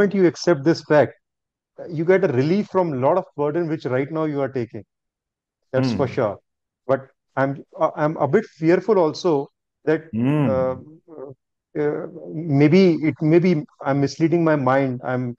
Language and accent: English; Gwalior, Madhya Pradesh, India; I'm from Gwalior, sir.